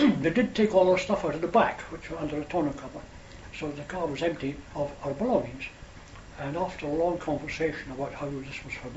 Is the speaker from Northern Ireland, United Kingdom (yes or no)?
no; Scotland, United Kingdom; well, we're two Scottish students, we're on a tour of Germany, and we've been told we can camp.